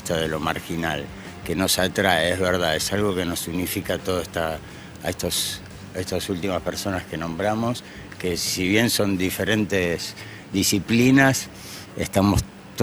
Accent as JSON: {"language": "Spanish", "region": "Buenos Aires", "country": "Argentina", "said": "El tango es parte de nuestro ADN como porteño, te lo digo."}